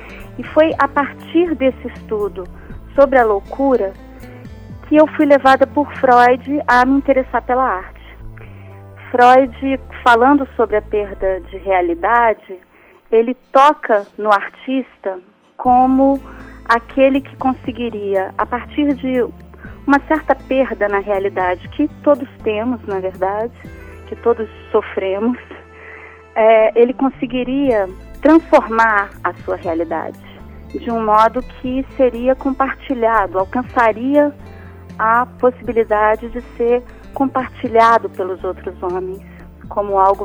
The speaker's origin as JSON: {"language": "Portuguese", "town": "Brasília", "region": "Federal District", "country": "Brazil", "tie": "born there", "said": "Eu nasci em Brasília, como você já disse, e fiz como graduação o curso de Psicologia"}